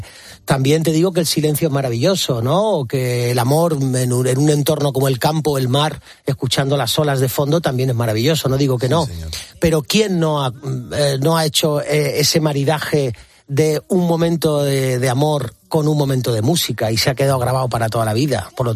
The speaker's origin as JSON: {"language": "Spanish", "town": "Málaga", "region": "Andalusia", "country": "Spain", "moved": "yes", "lives_now": "Madrid, Spain", "said": "Yo soy un malagueño adoptado por Madrid. Uh-huh. Ahora ya contando años, llevo más años viviendo en esta ciudad que años tenía cuando me fui de la mía. Aunque sí que es verdad que tengo mi casita en mi tierra malagueña"}